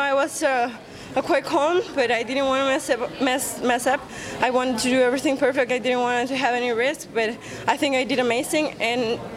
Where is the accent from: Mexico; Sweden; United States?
Mexico; Mexico City; I did my camp in my hometown, in my city, in my gym, in my house, in my car, in my everything I know. So it was awesome. After that hard training camp I had in Mexico City